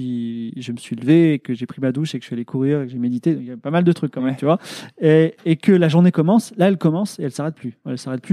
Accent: France; je suis français. Je veux dire, on est dans un pays où on meurt pas de faim, tu vois.

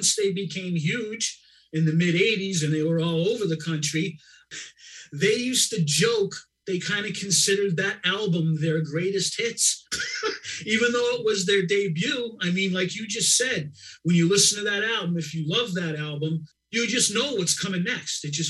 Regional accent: Boston, Massachusetts, United States; I was a writer from Boston.

